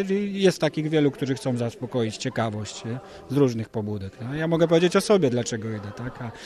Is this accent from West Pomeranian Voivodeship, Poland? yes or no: yes; Szczecin, West Pomeranian Voivodeship, Poland; Ja jestem ze Szczecina.